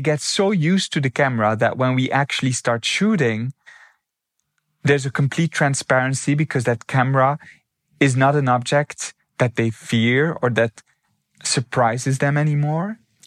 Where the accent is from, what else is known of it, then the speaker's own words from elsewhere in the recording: Belgium; because I'm from Belgium. I'm not Greek